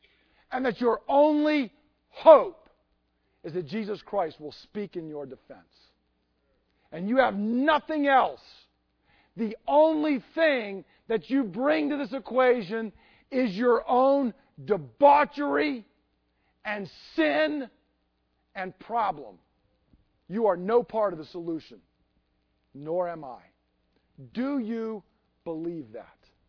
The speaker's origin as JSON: {"language": "English", "region": "Georgia", "country": "United States", "tie": "born or raised there", "said": "See, I grew up in Georgia, and every time I go back down home, having just been down there last week, I'm amazed."}